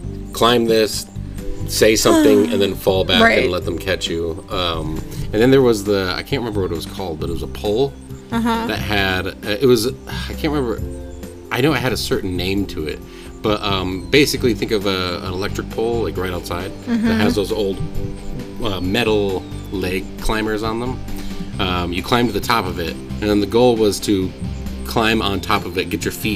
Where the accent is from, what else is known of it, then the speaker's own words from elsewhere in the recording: Michigan, United States; We went to MSU, though, because I'm from Michigan.